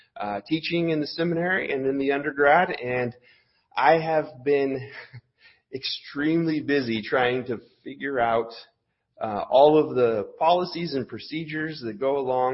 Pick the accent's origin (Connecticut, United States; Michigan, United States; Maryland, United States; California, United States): California, United States; So we're from California. I was born and grew up in California. Please don't hold that against me.